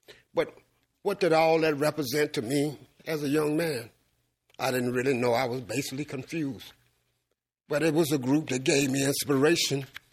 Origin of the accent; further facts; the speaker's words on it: United States; tell my story as a young man growing up in America.